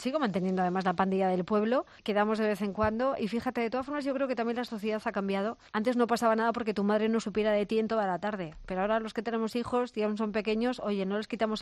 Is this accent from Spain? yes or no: yes; Castilla-La Mancha, Spain; mi pueblo era la patacoja, yo que soy de La Mancha.